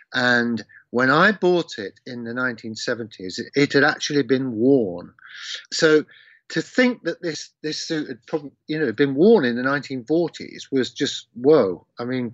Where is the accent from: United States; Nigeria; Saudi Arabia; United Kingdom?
United Kingdom; Leicester, East Midlands; students from around my hometown in Leicester and stuff.